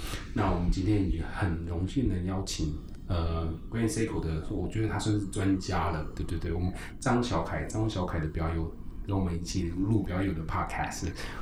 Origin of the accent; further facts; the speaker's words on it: Taiwan; 日本都知道我们台湾人很爱买 Grand Seiko 的